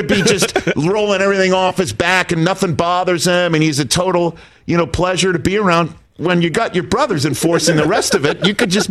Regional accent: New York, United States; That's right. I'm from The Rock.

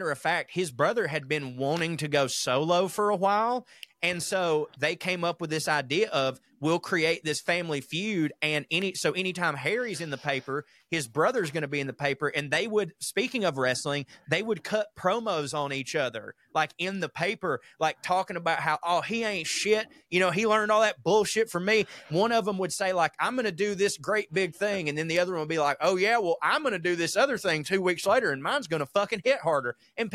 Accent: Germany; also born or lived in Wales; now in Dubai, United Arab Emirates; As a Welsh boy growing up in Germany, I can confirm that indeed in the late 90s in the UK and Germany

